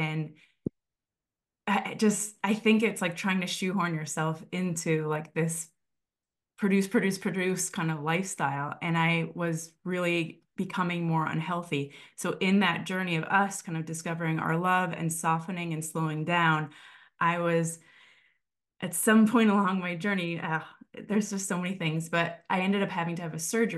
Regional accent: Midwest, United States; where I grew up in the Midwest were already partnered and having children.

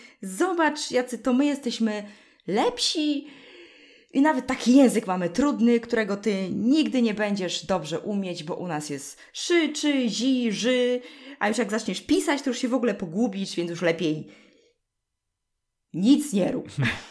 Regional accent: Sosnowiec, Silesian Voivodeship, Poland; Ja wychowałam się w Zagłębiu, czyli to jest, dzieli nas tylko rzeka, ale dzieli nas też język. W Sosnowcu, w Zagłębiu nie mówią gwarą śląską.

